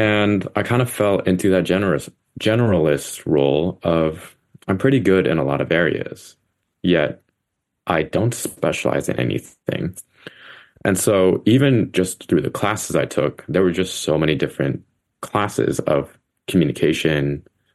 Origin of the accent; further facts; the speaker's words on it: San Jose, California, United States; also born or lived in San Diego; So I was born and raised in San Jose, spent the first 18 years of my life there.